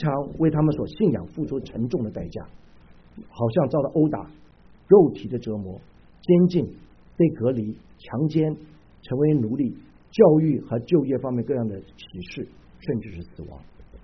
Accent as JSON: {"language": "Chinese", "country": "China", "said": "我们中国人很坏，我们骂人呢，不是骂你，是骂你妈妈"}